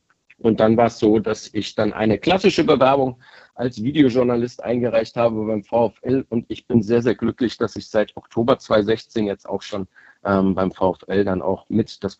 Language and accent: German; Bonn, North Rhine-Westphalia, Germany; born there; Ich komme gebürtig aus dem wunderschönen Rheinland. Ich bin gebürtiger Bonner. Ich sage auch immer gerne, dass ich noch geborener Hauptstädter bin, weil ich Jahrgang 85 bin